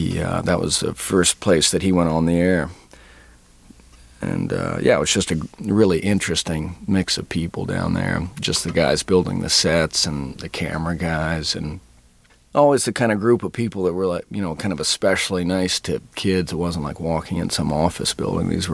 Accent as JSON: {"language": "English", "region": "Texas", "country": "United States", "tie": "born or raised there"}